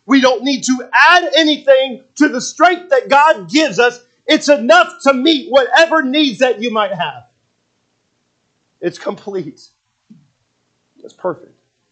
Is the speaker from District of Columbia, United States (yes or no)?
no; Leavenworth, Kansas, United States; I mean, I know we're from Leavenworth, Kansas, so let's try it again.